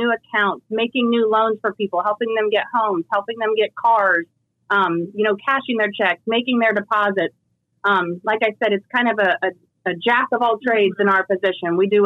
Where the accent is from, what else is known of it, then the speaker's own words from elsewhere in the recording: Pendleton, Oregon, United States; I'm from Pendleton. I'm fifth generation. I live down the street.